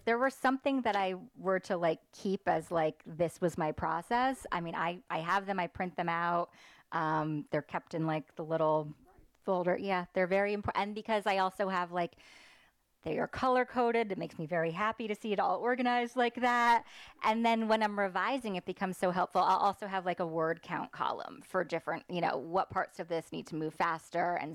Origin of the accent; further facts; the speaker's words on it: New Jersey, United States; now in Davidson, United States; I'm just north of Charlotte in Davidson, so I've been in the area about 19 years, but I'm originally from New Jersey.